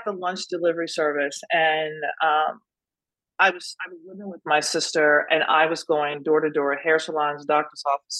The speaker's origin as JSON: {"language": "English", "town": "Nashville", "region": "Tennessee", "country": "United States", "tie": "born or raised there", "said": "So I grew up in Nashville. Just imagine the mid-60s. So I was born in 1964."}